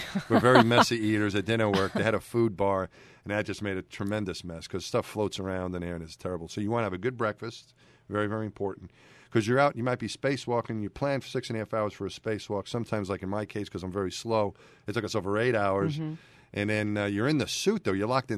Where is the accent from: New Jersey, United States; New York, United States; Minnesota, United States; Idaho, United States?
New York, United States; But, I'm from New York, and so my team growing up, as you said, was the Mets.